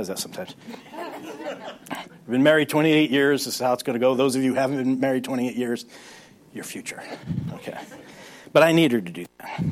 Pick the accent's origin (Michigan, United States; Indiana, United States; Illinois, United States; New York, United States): New York, United States; New York City; I am the son of German immigrants, and I was born in New York City, so I'm a New Yorker. Which means growing up, I talk like this.